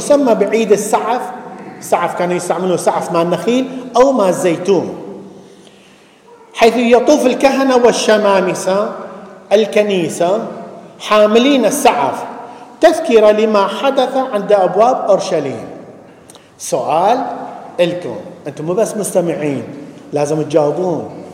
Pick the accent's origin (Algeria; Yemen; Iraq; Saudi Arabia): Iraq; وإحنا ما شاء الله بلدنا العراق، فخرنا العراق